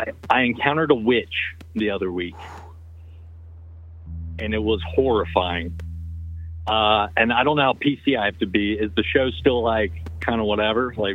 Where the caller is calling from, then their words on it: West Virginia, United States; Brother, it is … from West by God, Virginia.